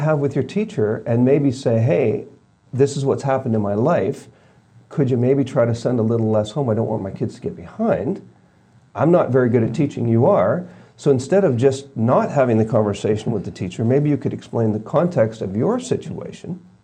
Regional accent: Vancouver, British Columbia, Canada; I grew up in Vancouver, you know, part of my life in the Catholic Church

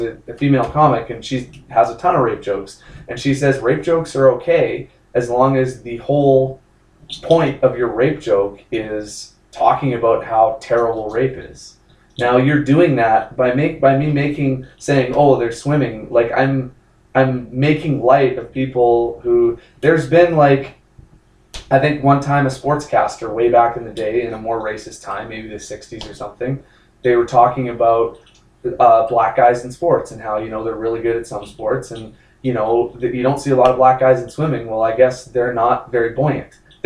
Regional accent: Saskatoon, Saskatchewan, Canada; And my hometown is in Saskatoon.

